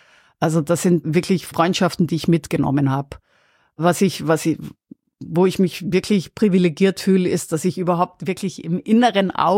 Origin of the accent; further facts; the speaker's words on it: Austria; now in Berlin, Germany; ich bin ja als Freie hingegangen, dann auch noch als Ösi.